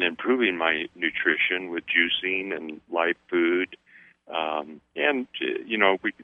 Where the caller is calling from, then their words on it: Montana, United States; I'm calling from Montana